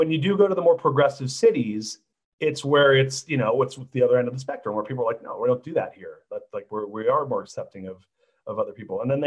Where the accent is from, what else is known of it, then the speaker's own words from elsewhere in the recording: California, United States; now in San Francisco, United States; And I grew up in Orange County.